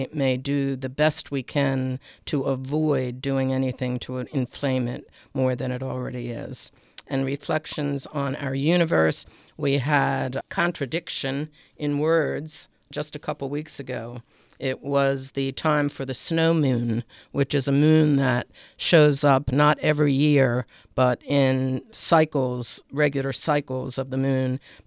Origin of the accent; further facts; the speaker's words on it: Baltimore, Maryland, United States; now in Columbia, United States; reflections on home in Columbia, reflections on my grandson Zach, reflections on Baltimore, my hometown